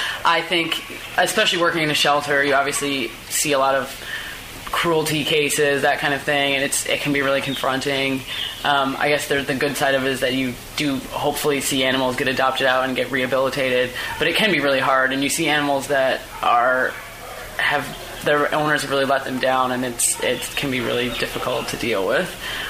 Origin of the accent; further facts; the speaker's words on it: Chicago, Illinois, United States; moved away as an adult; also born or lived in Canada; now in Melbourne, Australia; I'm from Chicago, so the vet school in my state is the University of Illinois